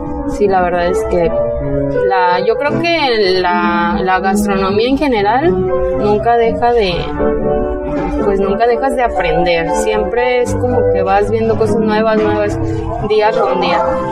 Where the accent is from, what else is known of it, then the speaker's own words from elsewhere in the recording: Puerto Vallarta, Jalisco, Mexico; Soy originaria de aquí, de Puerto Vallarta. Ahora sí que nada más, mi familia no es de aquí, de Puerto Vallarta, son de Michoacán. Ya yo nací aquí y aquí quedé.